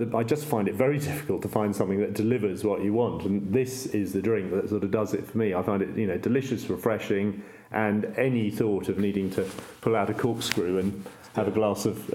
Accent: East of England, United Kingdom; I grew up in East Anglia and I knew everybody.

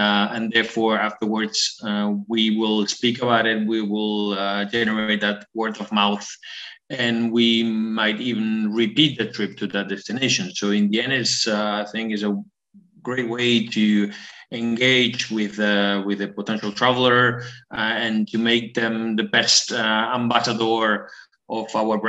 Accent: Bilbao, Basque Country, Spain; my hometown here in the Basque Country in Spain, in Bilbao.

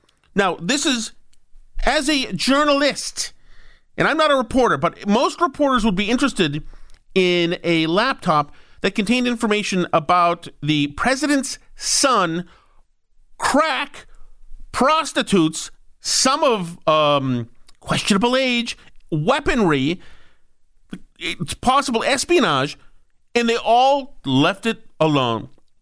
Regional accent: Winchester, Massachusetts, United States; I grew up in Winchester, Massachusetts, a nice little town, pretty pretty, and didn't know anything about politics.

